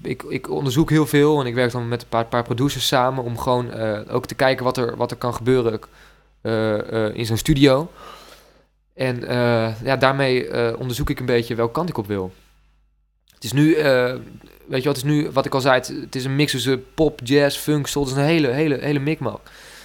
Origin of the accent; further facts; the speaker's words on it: Leiden, South Holland, Netherlands; also born or lived in Friesland; now in Groningen, Netherlands; Ik kom oorspronkelijk uit Leiden. Toen zijn mijn ouders verhuisd naar Friesland en sinds kort woon ik in Groningen, zeg maar. En ik ben 19 jaar.